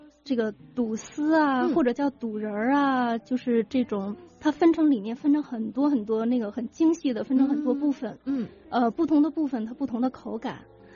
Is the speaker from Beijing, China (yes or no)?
yes; Beijing, China; 对，我是土生土长的北京人。